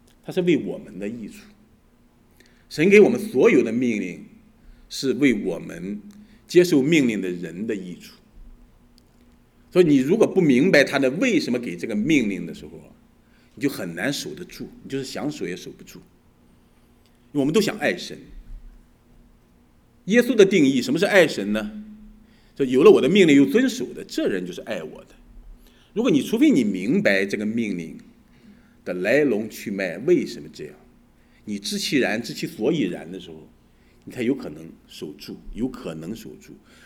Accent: China; 特别我想我们中国人，我们在这个成长的环境当中

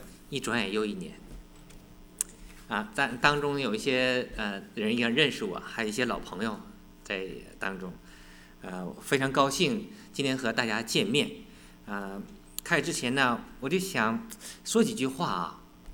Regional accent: Liaoning, China; accent: Liaoning; 因为我是辽宁人，说话的又不如自主的，有时候带出辽宁的口音来啊

